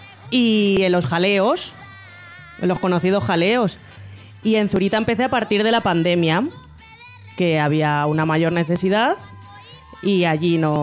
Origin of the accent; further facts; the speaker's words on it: Fuenlabrada, Community of Madrid, Spain; now in Leganés, Spain; Aunque soy de Fuenlabrada. Soy de Fuenla, mi corazón está en Fuenla, pero siempre he sido muy de Leganés.